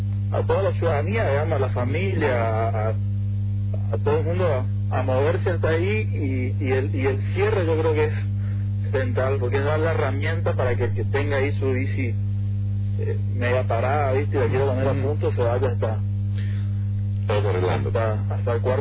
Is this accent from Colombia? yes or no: no; San Javier, Misiones, Argentina; Yo soy de San Javier.